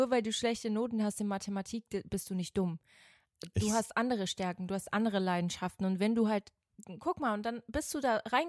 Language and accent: German; Switzerland; Ich bin ja in der Schweiz zur Schule gegangen.